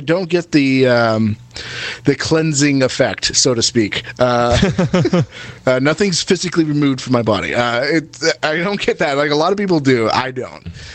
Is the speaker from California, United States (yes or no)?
yes; California, United States; now in Kansas, United States; I'm from California originally. So they didn't have, never had those. And then I moved to Kansas